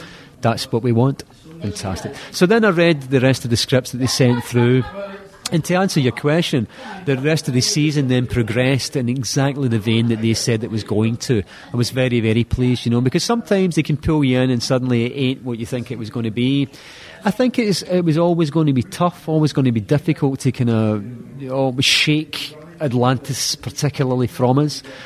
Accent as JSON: {"language": "English", "region": "Scotland", "country": "United Kingdom", "accent": "Scottish", "said": "Scottish actor, I did another couple of parts where I played some accents, and then eventually I spoke in my own accent in a piece called Hamish Macbeth. And Hamish Macbeth was a little cop show back home in the UK"}